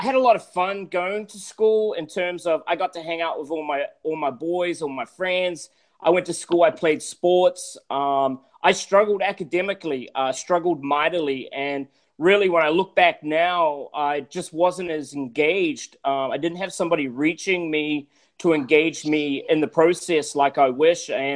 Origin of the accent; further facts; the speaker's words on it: New Zealand; moved away; Well, I'm originally from New Zealand. I'm a Kiwi.